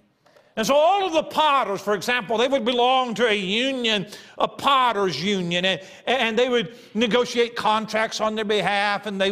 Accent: Milton, Florida, United States; So I am from Milton, Florida, not far from Pensacola.

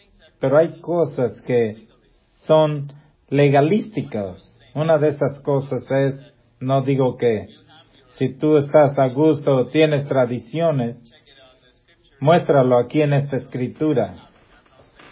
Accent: Peru; Yo soy de Perú.

